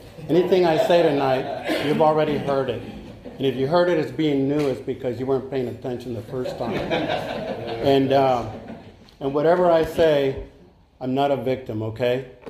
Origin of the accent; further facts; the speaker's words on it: Arizona, United States; I was born and raised in Arizona. Come from a crazy family, a lot of violence and a lot of alcohol.